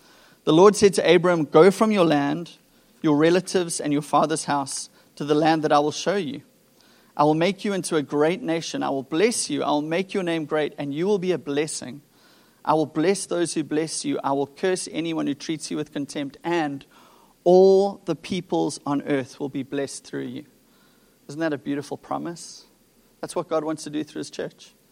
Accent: South Africa; moved away as an adult; now in San Diego, United States; I am not a California native. Some of you are like, yeah, where are you from? I was born in South Africa. I lived there for 36 years. 2.5 years ago, my family moved here to San Diego.

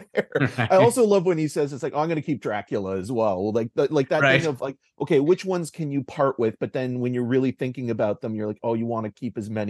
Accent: Peterborough, Ontario, Canada; I grew up in Peterborough, which wasn't too far away

